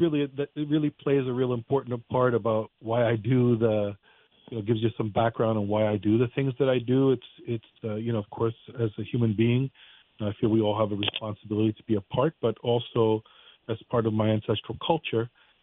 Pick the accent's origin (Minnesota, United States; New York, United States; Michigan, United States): New York, United States; born there; My family comes from the island. Both my parents were born on the island. They came here. I was born here in New York, but fortunately, I was brought back and forth quite regularly